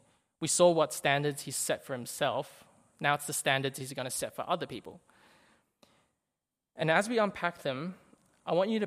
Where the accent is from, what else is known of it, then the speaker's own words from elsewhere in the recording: Australia; Because we're Australian, because we're cynical